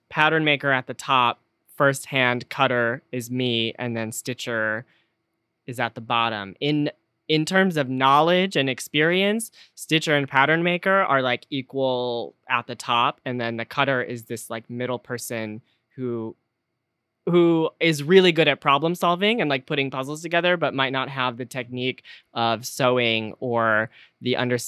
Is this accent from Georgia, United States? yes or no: no; Detroit, Michigan, United States; So my family, because I'm from the Detroit area, all of my family has filtered through the auto industry.